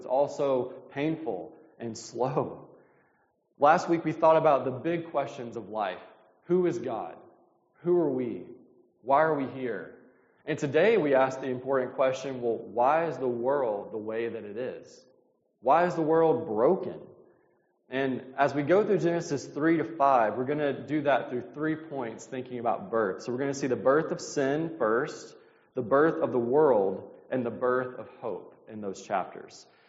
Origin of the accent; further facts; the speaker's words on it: Mississippi, United States; I'm from Mississippi originally, and we're used to saying big good mornings to start off